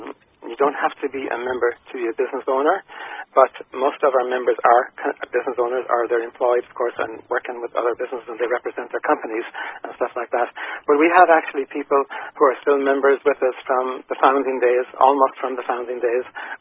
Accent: Treen, County Roscommon, Ireland; I'm from Roscommon, actually. I was born in a place called Treen, which is a village outside of Castlereagh, and it's between Castlereagh and Williamstown, which Williamstown is in County Galway, so we're kind of very close to the Galway border, but we are definitely from Roscommon.

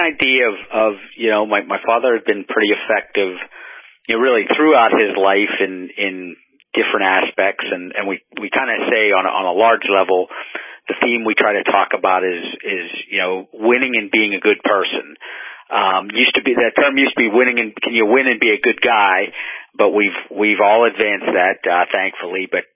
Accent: Newry, Northern Ireland, United Kingdom; We came from Newry to the Super Bowl, I guess you could say.

